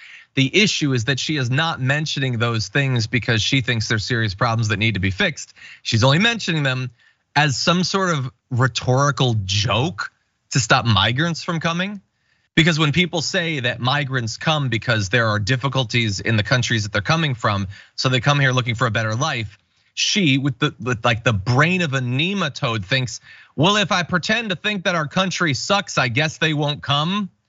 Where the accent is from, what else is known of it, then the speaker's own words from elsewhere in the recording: Connecticut, United States; I come from Connecticut.